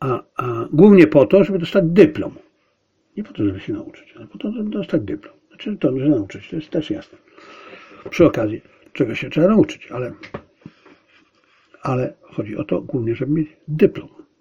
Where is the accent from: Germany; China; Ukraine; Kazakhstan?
China; Aczkolwiek ja jestem Chińczykiem, no w skrócie mnie to też dotyczy. Ja sobie mogę pozwolić na krytykowanie.